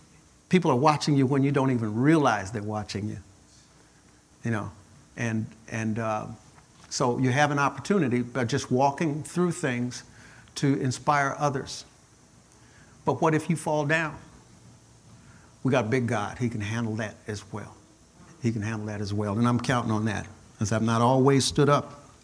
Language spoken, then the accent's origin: English; Chicago, Illinois, United States; And as I grew up in Chicago, and even then, I still witnessed some things